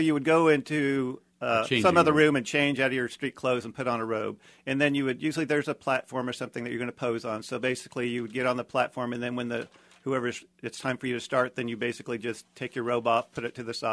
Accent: Midwest, United States; Part of it is, I think, because I grew up in the Midwest, and I realized that there's that mentality that nudity should be hidden

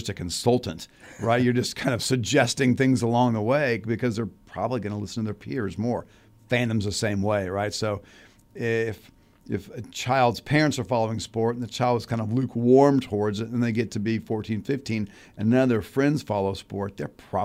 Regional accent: Kansas City, Missouri, United States; I grew up in Kansas City. That just wasn't a thing in Kansas City.

